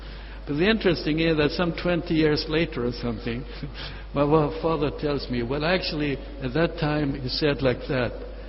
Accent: Sweden; English is a second language; okay, now I'm from Sweden and Europe

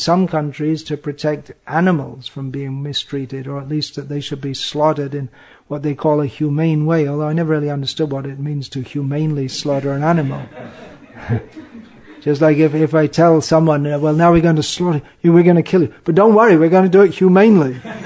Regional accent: England, United Kingdom; I know myself, growing up in England, eating meat, I never thought there was anything wrong with it.

